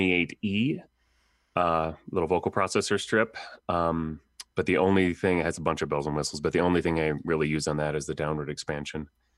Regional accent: Dixon, Illinois, United States; Originally, I grew up in Illinois, a small town called Dixon, Illinois, about 2.5 hours west.

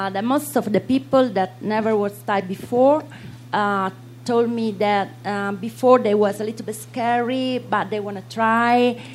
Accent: Rome, Lazio, Italy; English is a second language; I am from Rome.

